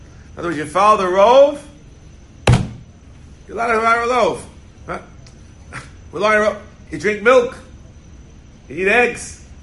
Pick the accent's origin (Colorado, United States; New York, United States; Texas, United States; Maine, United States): New York, United States; Queens; I'll give you secrets from growing up in Queens.